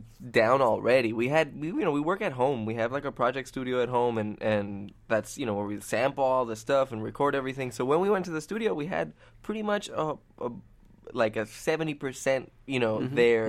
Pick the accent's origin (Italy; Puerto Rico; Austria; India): Puerto Rico; now in Brooklyn, United States; We've, you know, we're born and raised in Puerto Rico.